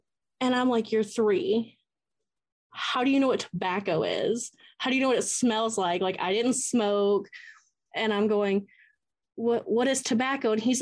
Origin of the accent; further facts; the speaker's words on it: Atlanta, Georgia, United States; I am from Atlanta, yeah.